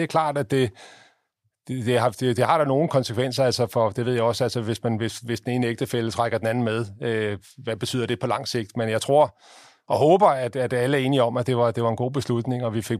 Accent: Copenhagen, Capital Region of Denmark, Denmark; now in Aarhus, Denmark; Man kan stadigvæk i dag høre, at jeg kommer fra København.

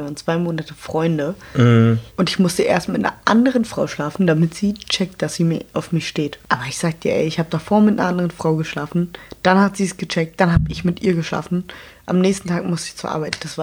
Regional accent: Berlin, Germany; ich bin ja Berlinerin

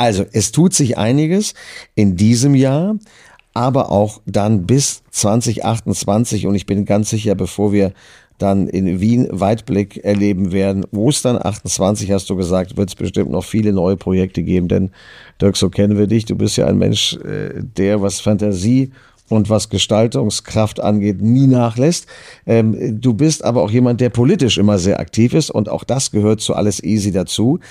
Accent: Düsseldorf, North Rhine-Westphalia, Germany; born or raised there

